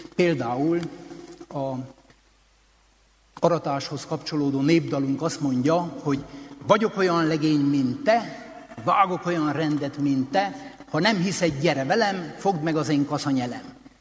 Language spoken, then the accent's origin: Hungarian; Székely Land, Romania; mert hogy én székely vagyok.